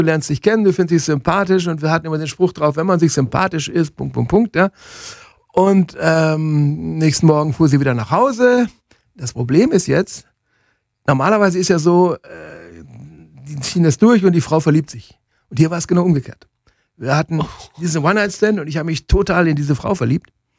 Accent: Germany; Ich hatte natürlich einen Nachteil, weil ich war ja aus Deutschland.

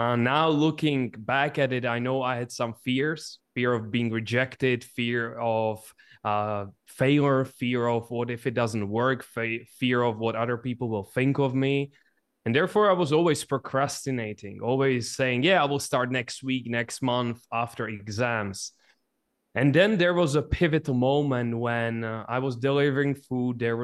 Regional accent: Czechia; And basically where I come from the Czech Republic, which is a small country in the middle of Europe.

